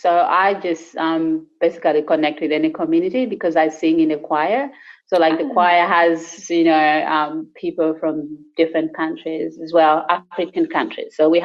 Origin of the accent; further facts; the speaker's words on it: Sydney, New South Wales, Australia; I said I'm from Western Sydney.